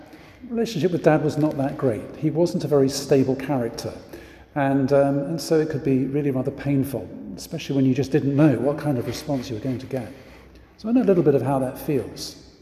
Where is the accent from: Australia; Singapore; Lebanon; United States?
Singapore; born there; I was born in Singapore. My dad was in the army, and so he was stationed there.